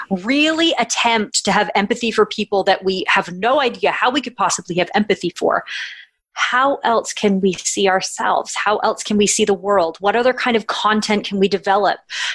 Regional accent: Canada; I'm Canadian

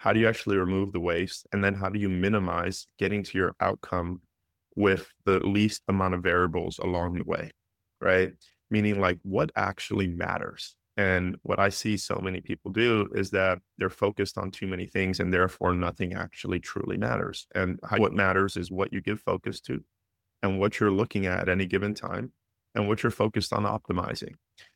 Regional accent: New York City, New York, United States; I grew up in the Bronx in New York City. Extremely poor.

